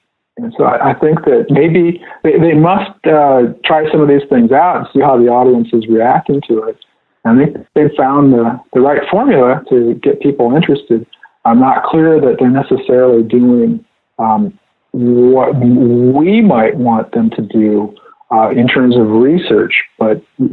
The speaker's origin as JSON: {"language": "English", "region": "Iowa", "country": "United States", "tie": "born or raised there", "said": "When I was growing up in Western Iowa"}